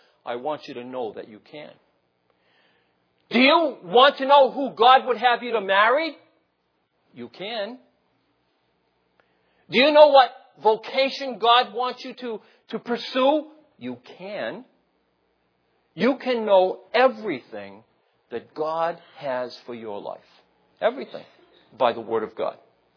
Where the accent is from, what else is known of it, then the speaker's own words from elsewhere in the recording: Massachusetts, United States; I came from Massachusetts down here, so it doesn't matter where you come from.